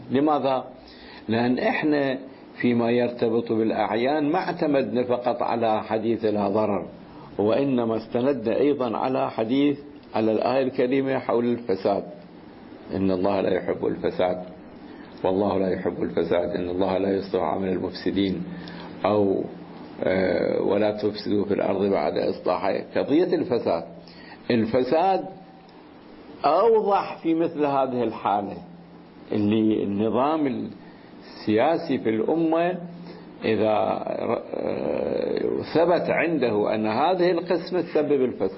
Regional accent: Iraq; صار عندنا في العراق في بعض المناطق أيضا

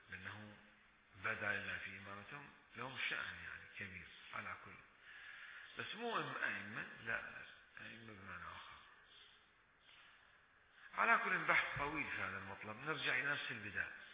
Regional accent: Bahrain

